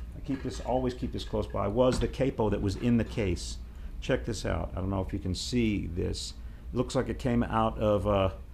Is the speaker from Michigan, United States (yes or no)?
no; Austin, Texas, United States; now in New York, United States; I moved up to New York from Austin, Texas